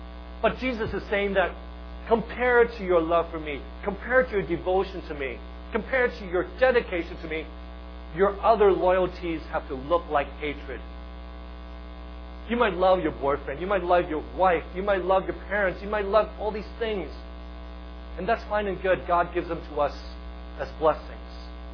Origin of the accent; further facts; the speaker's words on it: Hong Kong; I remember when I was growing up in Hong Kong, it was a very humid place